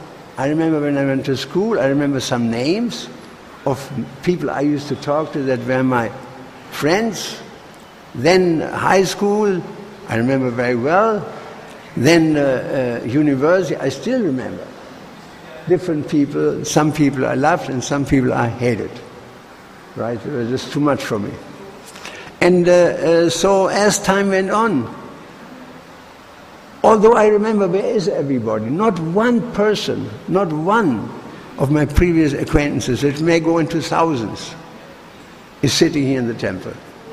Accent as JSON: {"language": "English", "country": "Germany", "tie": "born or raised there", "second_language": "English", "said": "I'm asking an American soldier Germany was occupied by the Americans, and they came every day with a huge pot of porridge into the kindergarten with lots of raisins"}